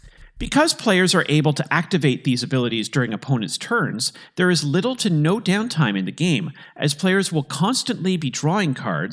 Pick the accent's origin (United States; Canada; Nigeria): Canada; As a Canadian, I love the fact that many of the ecosystems represented are from our country.